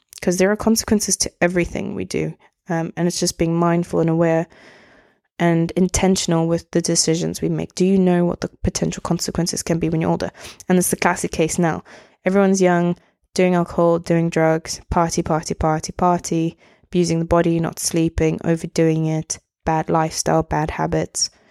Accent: South Africa; I'm from South Africa

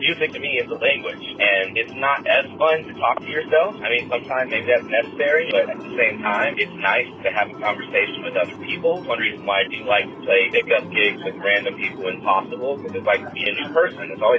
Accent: Pensacola, Florida, United States; And I grew up in Pensacola, Florida, gigging pretty much all of my high school and college years around there. And then I moved to Hampton Roads, Virginia

